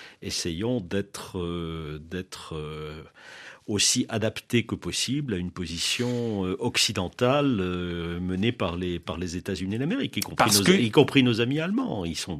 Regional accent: France

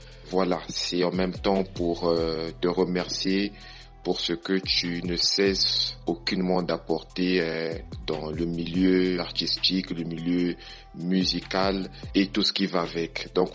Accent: Republic of the Congo; now in Rwanda; Moi, je laisse cette note vocale depuis le Rwanda. Je suis du Congo-Brazzaville.

